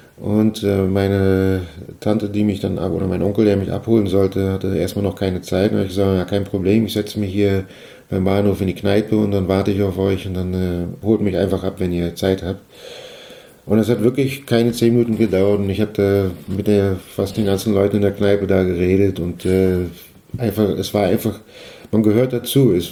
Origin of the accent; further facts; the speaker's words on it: Mecklenburg-Vorpommern, Germany; wenn die Frage kommt, ob ich aus Deutschland komme, habe ich gesagt, nee, ich komme aus Mecklenburg.